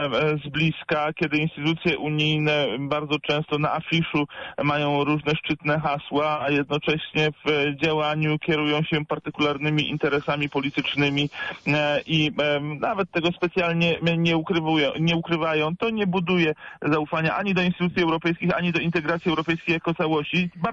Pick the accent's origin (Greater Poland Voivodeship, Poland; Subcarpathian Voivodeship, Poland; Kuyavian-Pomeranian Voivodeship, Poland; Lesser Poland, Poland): Greater Poland Voivodeship, Poland; Poznań; born there; jako poznaniak z urodzenia